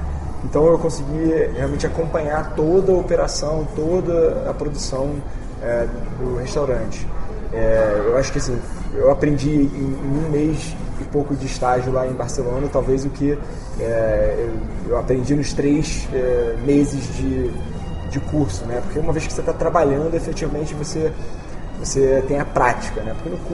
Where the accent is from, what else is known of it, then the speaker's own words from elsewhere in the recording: Brazil; Nós somos brasileiros, quando você vai estudar cozinha, você estuda técnicas e coisas com bases na cozinha europeia.